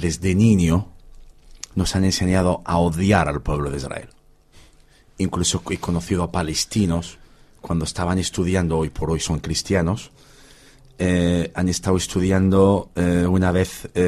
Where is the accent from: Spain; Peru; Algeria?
Algeria; Yo crecí en Argelia, nací en Argelia y me encontré musulmán. Pero un día luego decidí de seguir a Cristo.